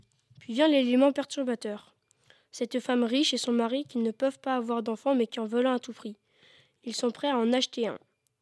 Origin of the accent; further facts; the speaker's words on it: Normandy, France; j'ai passé mon enfance en Normandie et je les ai côtoyés